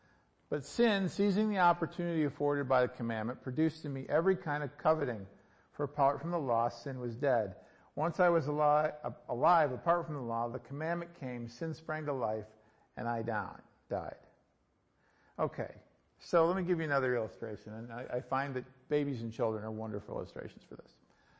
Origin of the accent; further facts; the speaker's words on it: United States; is that just because I'm an American that I've always thought this?